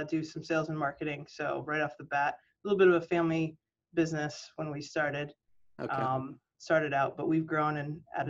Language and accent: English; Bristol, Connecticut, United States; Yeah, I grew up in Bristol, Connecticut.